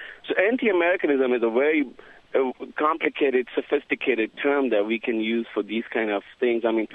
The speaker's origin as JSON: {"language": "English", "country": "Pakistan", "lives_now": "Tucson, United States", "said": "I'm from Pakistan"}